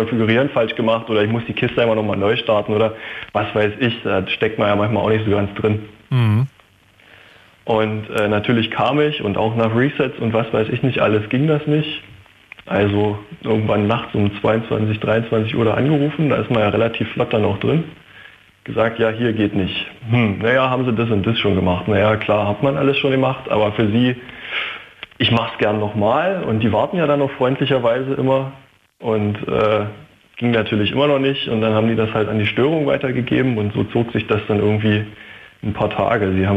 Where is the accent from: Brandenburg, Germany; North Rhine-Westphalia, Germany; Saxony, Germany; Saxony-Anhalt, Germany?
Brandenburg, Germany; Cottbus; Ja, ich komme aber aus Brandenburg, so ist nicht. Ich komme aus Cottbus.